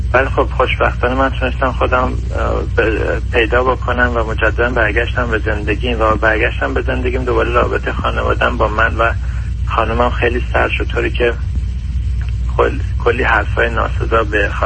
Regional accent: Iran; moved away as an adult; ما برنامه مهاجرت از ایران رو برام پیش اومد که از ایران فاصله گرفتیم و اومدیم خارج از کشور

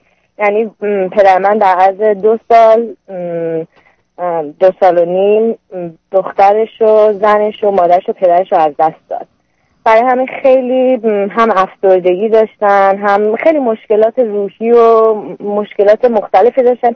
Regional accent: Iran; now in San Diego, United States; ما 98 از ایران اومدیم

